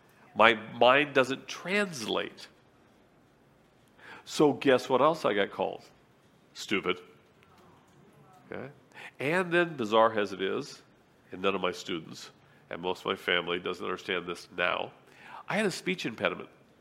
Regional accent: Lemon Grove, California, United States; I was raised in Lemon Grove, and Lemon Grove, that's where all the poor people used to live back in the 50s and 60s because it was the lowest rent.

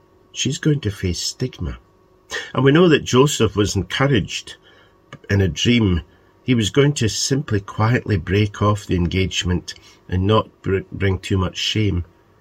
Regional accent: Dundee, Scotland, United Kingdom; Where I was brought up in Dundee and went to church, it was a part of Dundee called Lochee. And I was brought up in the church there in a community that was divided between Protestant and Catholic.

